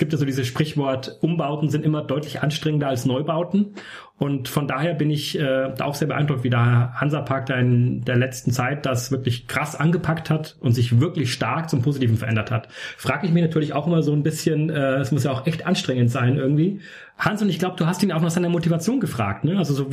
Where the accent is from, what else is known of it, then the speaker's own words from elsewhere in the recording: Southern Germany, Germany; also ich komme ja aus dem Süden, ne? Ich bin so wohne in München